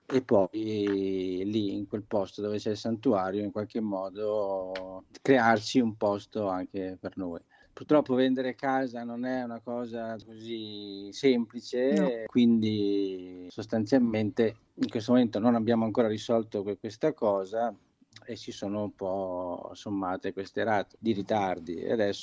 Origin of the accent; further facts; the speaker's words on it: Milan, Lombardy, Italy; moved away as an adult; provincia di Pordenone, Friuli, confine Veneto. Anche se io sono milanese di origine, però avevo i nonni qui. Quindi dal 2008 sono scappato da Milano.